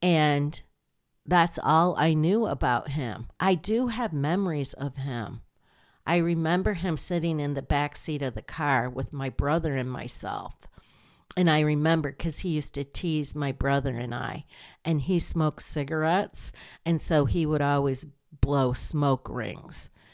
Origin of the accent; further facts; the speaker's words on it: Michigan, United States; I lived in Michigan. I grew up in Michigan, and I'm in Maine